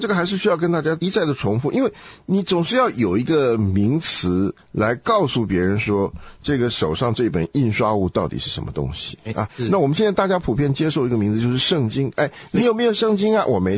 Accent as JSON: {"language": "Chinese", "country": "China", "said": "对嘛，那我们中国人是最喜欢取标题的。"}